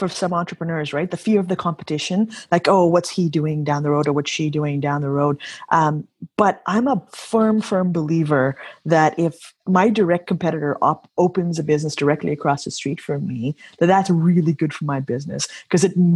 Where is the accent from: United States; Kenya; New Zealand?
Kenya; I grew up in Kenya, as I mentioned, East Africa, right?